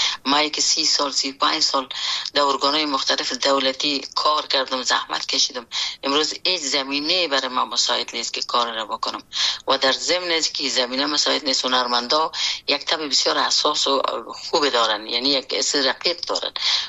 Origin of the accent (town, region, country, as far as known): Afghanistan; born or raised there; moved away as an adult